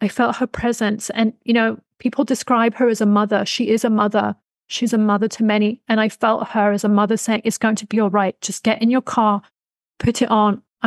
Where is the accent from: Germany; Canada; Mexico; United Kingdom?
United Kingdom; let me be rude, because I'm very rarely rude, but as a British, well brought up young lady, let me be rude.